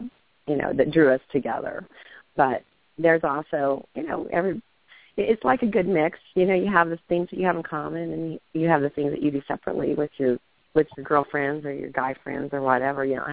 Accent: Midwest, United States; We're both from the Midwest, and we kind of have that same, you know, personality in common

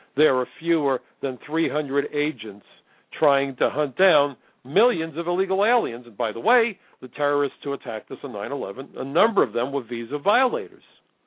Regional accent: New York, United States; As a New Yorker, I had a front row seat.

